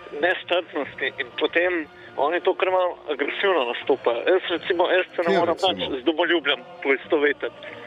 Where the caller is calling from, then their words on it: Ljubljana, Central Slovenia, Slovenia; iz Ljubljane.